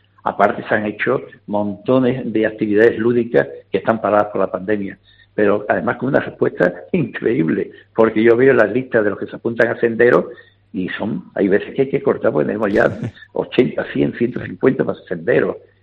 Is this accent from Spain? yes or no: yes; Huelva, Andalusia, Spain; yo soy de Huelva, defiendo a Huelva a capa y espada